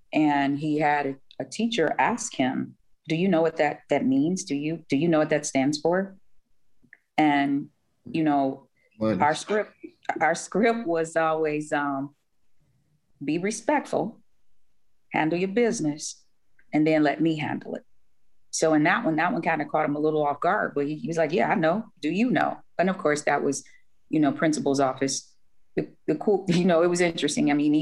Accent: Cleveland, Ohio, United States; I'm from Cleveland.

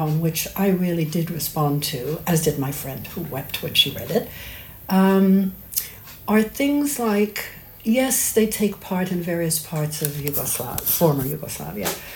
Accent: United States; moved away as an adult; now in Europe; I'm American originally, and I've been living in Europe for longer than I haven't.

